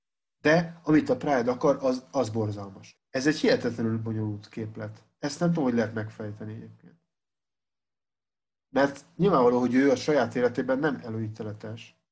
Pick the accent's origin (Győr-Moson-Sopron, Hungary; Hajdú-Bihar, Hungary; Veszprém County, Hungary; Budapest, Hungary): Budapest, Hungary; also born or lived in Pécs; én Budapesten nőttem föl, meg ott is éltem 21 éves korom, még aztán Pécsen tanultam, 6 évig itt éltem, és aztán visszamentem Budapestre.